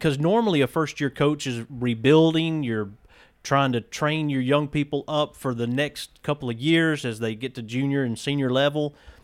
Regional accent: Birmingham, Alabama, United States; also born or lived in Athens; Now, coming from Birmingham, which I was born in Athens but moved to Birmingham because my granddad was a preacher, coming from Birmingham at Hueytown High School and even Irwin, girls' basketball was not at the top of the list.

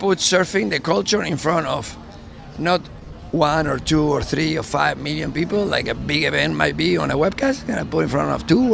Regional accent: Argentina; moved away as an adult; we came from Argentina and we came as young adults. So none of us have family here.

